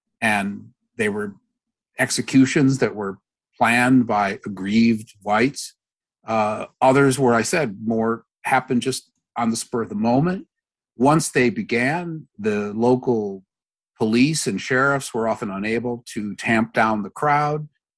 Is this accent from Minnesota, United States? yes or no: yes; Minneapolis, Minnesota, United States; I'm from Minneapolis originally.